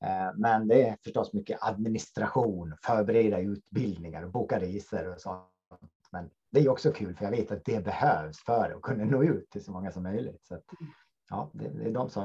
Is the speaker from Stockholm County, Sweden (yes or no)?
no; Gotland, Sweden; för er som är nyfikna på min dialekt så kan jag säga att jag kommer från Gotland och ingenting annat.